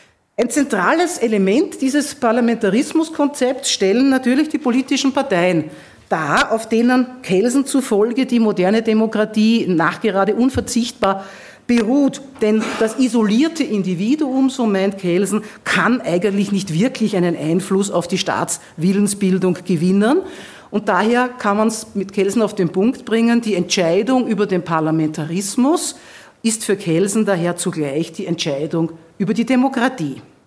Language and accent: German; Vienna, Austria; Ich freue mich, dass ich hier als Wiener Rechtshistorikerin zu Ihnen, Historikerinnen, Zeithistorikern in Innsbruck, sprechen darf.